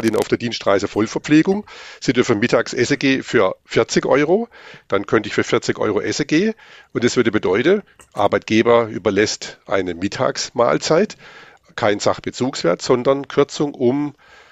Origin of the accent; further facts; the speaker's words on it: Swabia, Germany; ich bin ja Schwabe von Haus aus.